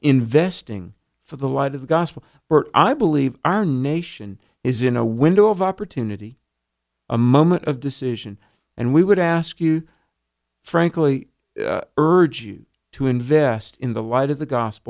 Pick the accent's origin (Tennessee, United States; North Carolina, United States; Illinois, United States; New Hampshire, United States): North Carolina, United States; And my home state of North Carolina, I know we're huge down in Fayetteville.